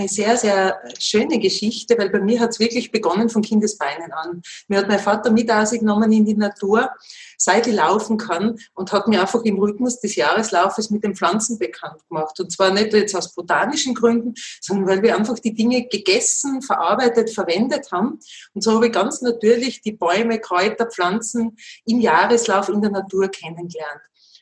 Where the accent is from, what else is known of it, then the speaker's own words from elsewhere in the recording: Styria, Austria; von Kindheit an in der Steiermark. Ich bin in der Steiermark geboren.